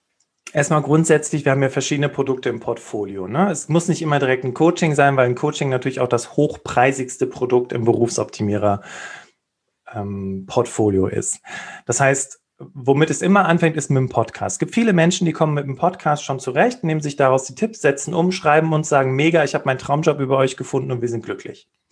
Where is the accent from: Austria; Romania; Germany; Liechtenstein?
Germany; North Rhine-Westphalia; ich komme aus der Nähe von Köln, also ich sitze jetzt, stehe tatsächlich gerade hier im Homeoffice an meinem Stehtisch und gucke raus ins Grüne, wohne also nicht direkt in Köln, sondern ein bisschen außerhalb.